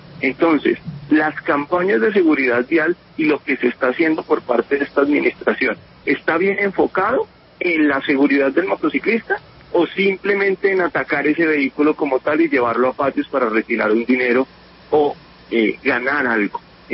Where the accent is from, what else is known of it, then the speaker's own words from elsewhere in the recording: Colombia; ¿dónde están esas políticas públicas que salvaguarden la vida de nosotros como colombianos?